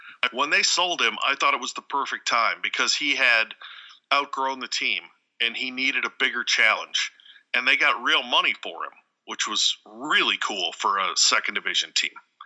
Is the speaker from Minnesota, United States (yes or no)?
yes; Minneapolis, Minnesota, United States; And even though I'm from Minneapolis, I want the stadium here so bad.